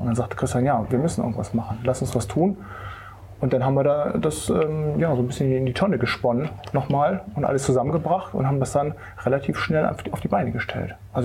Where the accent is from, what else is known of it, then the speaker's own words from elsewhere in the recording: Kiel, Schleswig-Holstein, Germany; Nein, ich bin eigentlich gebürtiger Kieler.